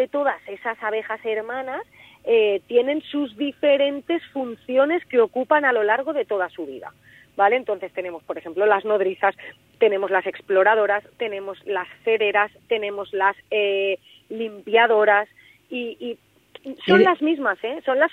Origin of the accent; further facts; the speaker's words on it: Gestalgar, Valencian Community, Spain; nosotros en mi pueblo, que es Gestalgar, que es el interior de la provincia de Valencia y es la comarca de la Serranía, la comarca más despoblada